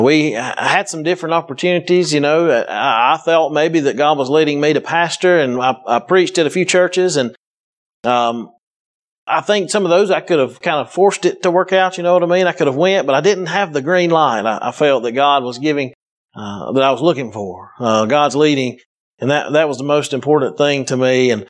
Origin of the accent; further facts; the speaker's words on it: Alabama, United States; As Brother Will said, I'm from Northwest Alabama.